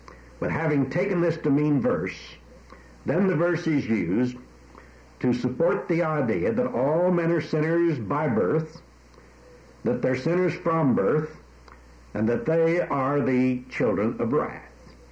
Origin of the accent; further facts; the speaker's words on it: United States; born there; He's a Britisher by birth, and I'm an American by birth. That's what I am by birth, you see.